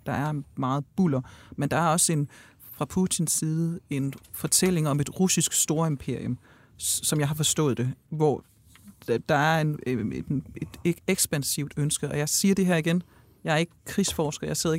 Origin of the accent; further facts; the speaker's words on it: Jutland, Denmark; jeg er jo fra Jylland